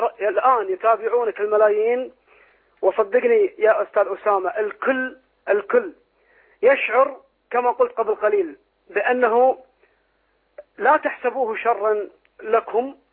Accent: Kuwait; أنا من الكويت.

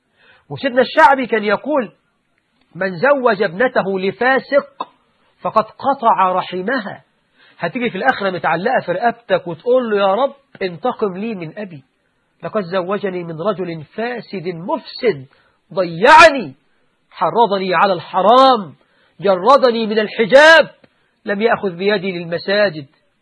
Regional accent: Egypt

